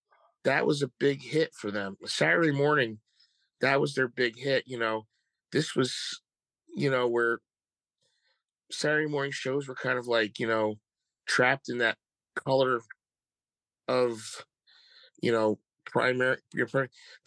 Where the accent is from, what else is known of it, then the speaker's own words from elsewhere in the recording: New Jersey, United States; Yeah, I kind of remember being growing up in Jersey as a kid